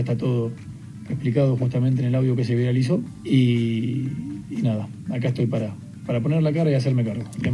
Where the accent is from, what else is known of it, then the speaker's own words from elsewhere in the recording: Argentina; yo soy tan argentino como todos ellos.